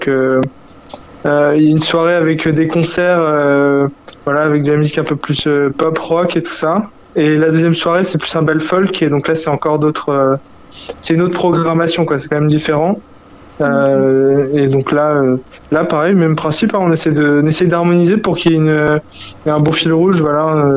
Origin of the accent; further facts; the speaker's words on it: Normandy, France; Alors, on est une douzaine de jeunes du terreau bas normand, comme on dit. Et du coup, on est tous issus de l'Orne, autour de la ferme, voilà, tous les petits villages à côté.